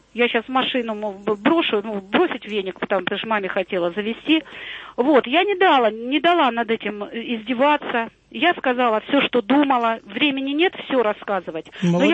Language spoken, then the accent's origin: Russian; Rostov Oblast, Russia; я казачка по рождению … Несвятаевский район